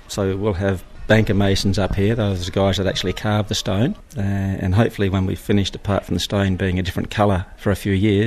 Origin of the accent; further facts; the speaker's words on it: Adelaide, South Australia, Australia; from Adelaide.